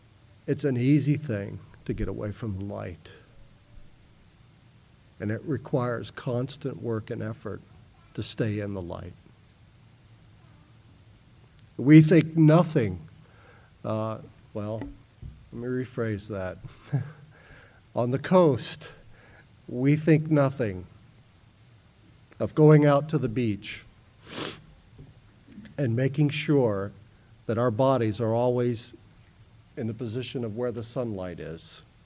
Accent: Miami, Florida, United States; I grew up in Miami, Florida

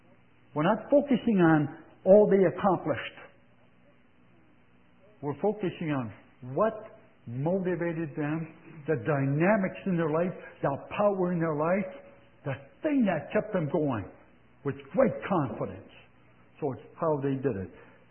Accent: Missouri, United States; Or somebody from Missouri, I'm from Missouri, show me.

